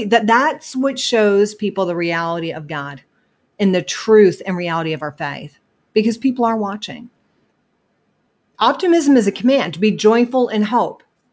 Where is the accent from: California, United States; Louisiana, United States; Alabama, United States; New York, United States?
New York, United States; I was raised in New York, very cynical, skeptical, critical, sarcastic.